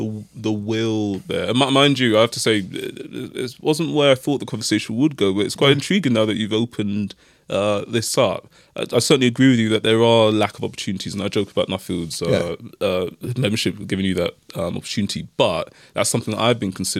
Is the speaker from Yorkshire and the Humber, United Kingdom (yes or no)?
no; London, United Kingdom; now in North London; But we are both from North London, so there's that relationship there.